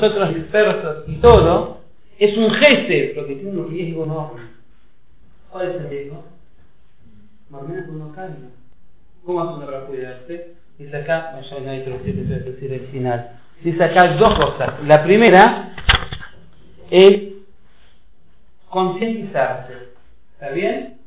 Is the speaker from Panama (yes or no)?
no; Argentina; Gente, yo soy de Argentina, así firme.